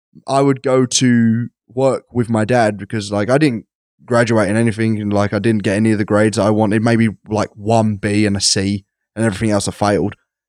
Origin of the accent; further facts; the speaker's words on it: East of England, United Kingdom; But I'm sorry, I'm so English. But I'm so Essex. That's not even English.